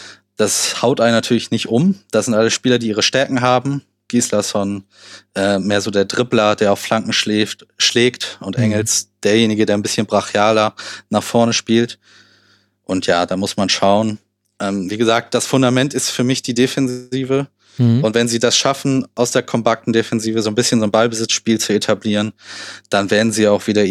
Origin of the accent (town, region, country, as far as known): Hamburg, Germany